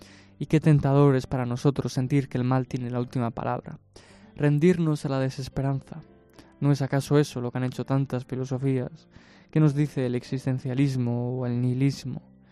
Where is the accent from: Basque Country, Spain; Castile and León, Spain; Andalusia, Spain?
Basque Country, Spain; first language Basque; Spanish is a second language; me cambie al euskera, para darle también a nuestra lengua madre de nuestra tierra aquí en Guipúzcoa su espacio